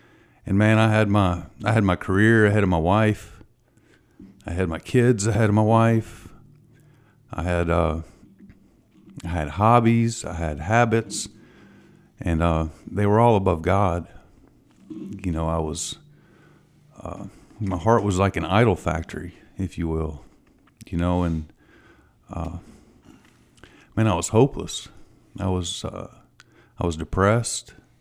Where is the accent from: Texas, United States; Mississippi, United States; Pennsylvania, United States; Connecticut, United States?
Mississippi, United States; Tupelo; I grew up in Tupelo.